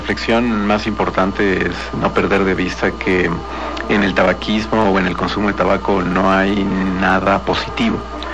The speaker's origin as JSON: {"language": "Spanish", "country": "Mexico", "said": "Aquí, como mexicanos, en la cultura del autocuidado de la salud, debemos estar bien informados"}